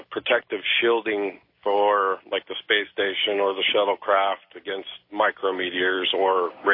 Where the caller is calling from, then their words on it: Corning, California, United States; I'm from Corning, California.